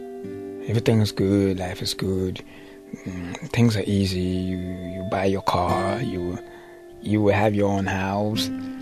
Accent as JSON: {"language": "English", "region": "Kinshasa", "country": "DR Congo", "tie": "born or raised there", "second_language": "English", "moved": "as an adult", "said": "I grew up in Kinshasa. Kinshasa it's like New York, but in the Congo. I went to school for journalism, and I was like a reporter."}